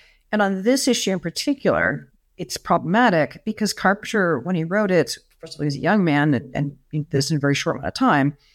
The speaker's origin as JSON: {"language": "English", "country": "United States", "lives_now": "England"}